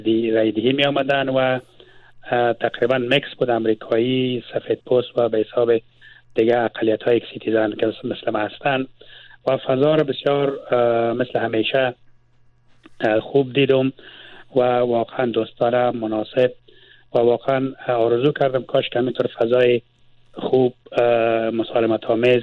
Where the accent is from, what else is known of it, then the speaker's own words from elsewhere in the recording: Mazar-i-Sharif, Balkh, Afghanistan; moved away; از افغانستان بر آمدیم، در مزار بودیم اونجا زبانه